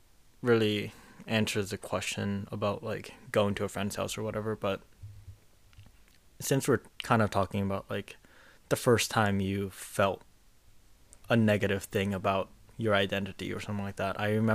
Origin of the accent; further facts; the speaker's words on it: South Korea; because I said, like, I'm from Korea or something like that.